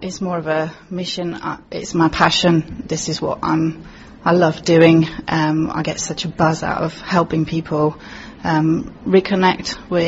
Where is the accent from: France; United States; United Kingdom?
France; English is a second language; moved away; I'm originally from France, but I've been in this country for about 16 years.